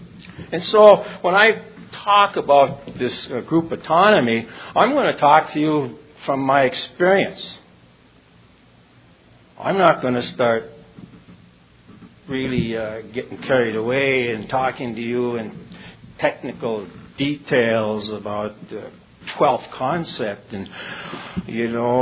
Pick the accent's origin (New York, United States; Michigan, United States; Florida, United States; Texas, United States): Michigan, United States; Negaunee; The Upper Peninsula, I'm from Nagani, which is a little mining town. Iron mining is what we are. We're up by Lake Superior up in Michigan. We're known as Youpers.